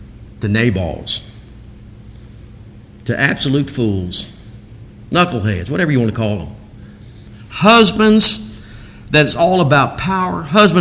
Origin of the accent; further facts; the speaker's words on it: Illinois, United States; Growing up in Central Illinois, I grew up next to an Air Force base, Chanute Air Force Base